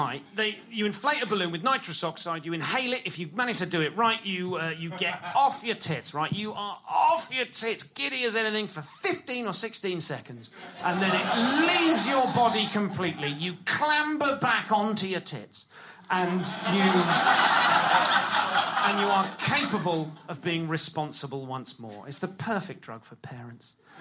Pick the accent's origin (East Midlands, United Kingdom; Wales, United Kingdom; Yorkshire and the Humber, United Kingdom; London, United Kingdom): London, United Kingdom; I'm from London.